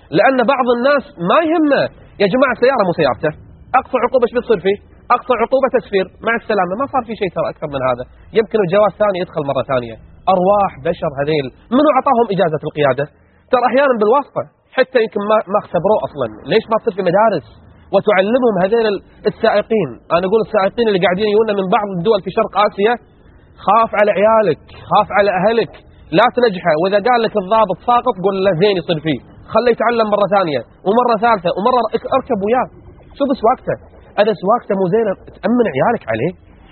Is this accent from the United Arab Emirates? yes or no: no; Kuwait; حنا حتى احترام شارع المشاة ما عندنا بالكويت